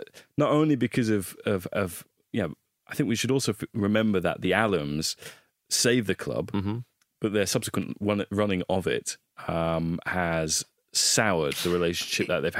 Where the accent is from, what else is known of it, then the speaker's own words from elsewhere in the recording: Hull, Yorkshire and the Humber, United Kingdom; I'm from Hull. Don't bring this Humberside nonsense at me, okay?